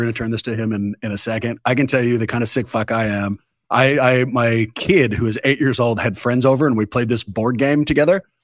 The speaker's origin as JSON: {"language": "English", "town": "Oakland", "region": "California", "country": "United States", "tie": "born or raised there", "said": "I'm born and raised in Oakland. And so I watched the Raiders leave me"}